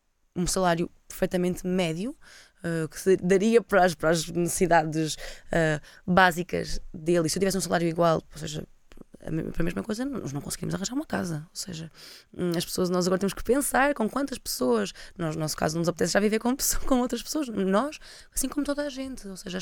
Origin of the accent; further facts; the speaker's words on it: Coimbra, Centro, Portugal; Eu sou cá de Coimbra e eu lembro-me quando fui para a universidade